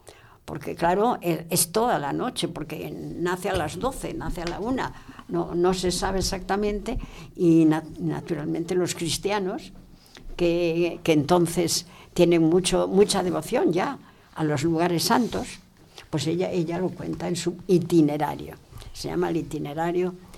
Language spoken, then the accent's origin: Spanish; Galicia, Spain; Yo soy gallega y entonces, pues, me da mucho gusto hablar